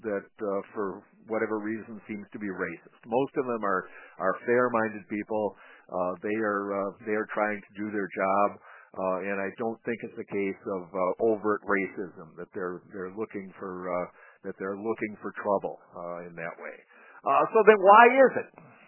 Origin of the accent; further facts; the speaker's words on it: Minneapolis, Minnesota, United States; I graduated from Minneapolis Edison High School in 1979, late 70s. So I grew up in Northeast Minneapolis.